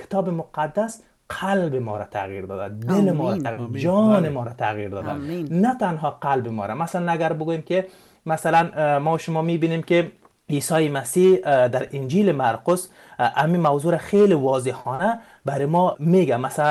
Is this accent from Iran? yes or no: no; Afghanistan; accent: Dari; ما افغان هستیم، اینا به زبان لهجه دری گپ میزنیم با هم دیگر و صحبت میکنیم.